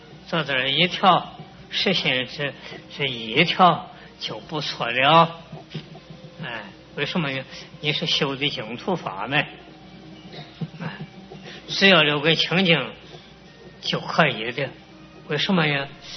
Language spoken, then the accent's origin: Chinese; China; 我是个中国人